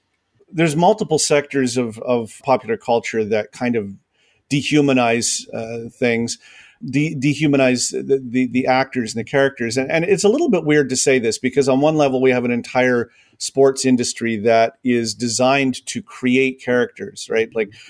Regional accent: Canada; I grew up in Canada. I watch hockey. I'm Canadian and I live in Canada

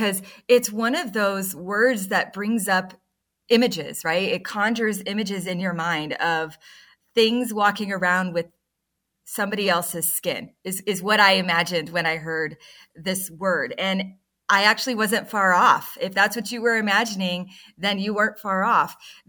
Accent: Texas, United States; When I was growing up in Texas, there was something called a chupacabra

